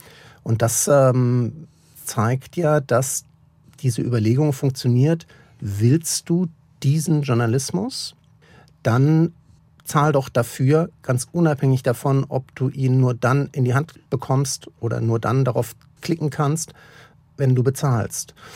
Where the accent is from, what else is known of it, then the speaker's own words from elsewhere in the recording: Freiburg, Baden-Württemberg, Germany; Genau, war bis zu meinem 19. Lebensjahr in Freiburg und es mag nach wie vor sehr diese Stadt, mehr die Ostseite, also die Schwarzwaldseite, obwohl ich aufgewachsen bin in Freiburg-Lehen. Das ist die Westseite, die mehr so zur Oberrheinebene geht.